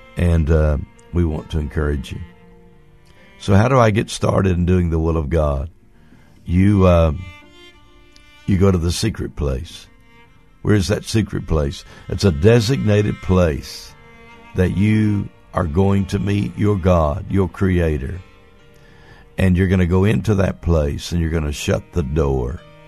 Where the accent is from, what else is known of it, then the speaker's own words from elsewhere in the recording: Comanche, Oklahoma, United States; leading a gathering in Comanche, Oklahoma. You say, well, I've never heard of Comanche. Comanche's my hometown and Dr. Larry Martin's hometown.